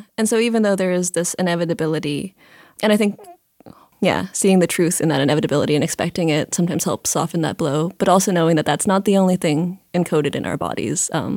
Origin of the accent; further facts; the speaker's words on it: Mountain West, United States; I grew up in the Mountain West, and every summer is smokier than the one before.